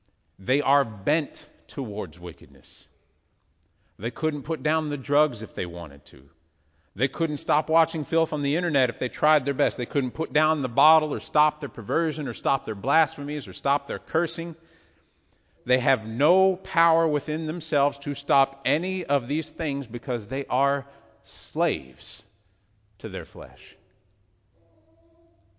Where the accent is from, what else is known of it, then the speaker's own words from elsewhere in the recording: United States; being an American, we feel like we have a pretty good claim to a birthright of life, liberty, and the pursuit of happiness.